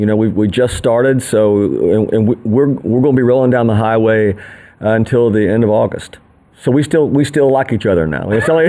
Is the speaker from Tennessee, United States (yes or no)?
yes; Knoxville, Tennessee, United States; You know, you're growing up as a kid in East Tennessee